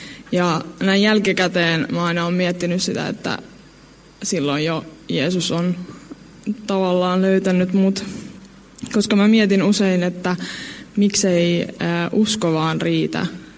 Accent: Helsinki, Uusimaa, Finland; Mä oon syntynyt ihan Suomessa. Äitini on suomalainen. Helsingissä on siis syntynyt ja kasvanut. Mutta isä on libyalainen ja sain häneltä islamilaisen kasvatuksen.

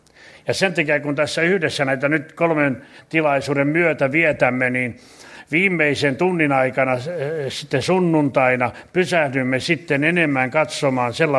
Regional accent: Laihia, Ostrobothnia, Finland; joka on vähän samanlainen kuin mun kotipuolella Laihialla

